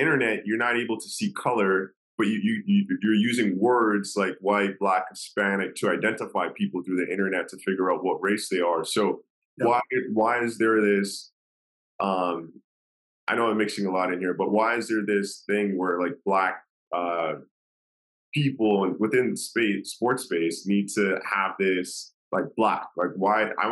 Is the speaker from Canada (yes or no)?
yes; Canada; So I grew up in Canada, a 2000 baby.